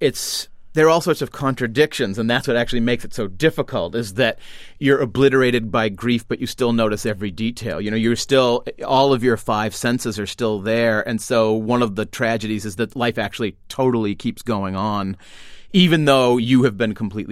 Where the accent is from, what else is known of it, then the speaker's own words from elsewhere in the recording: Wenham, Massachusetts, United States; Well, so I live in Topsfield. I grew up in Wenham. They're towns right next to each other up on the North Shore.